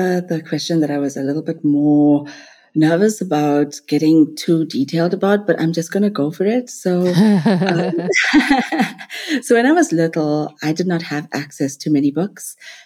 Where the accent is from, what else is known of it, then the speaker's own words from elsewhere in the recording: Durban, KwaZulu-Natal, South Africa; I'm South African of Indian descent. I live in Durban, which is a coastal city on South Africa's east coast.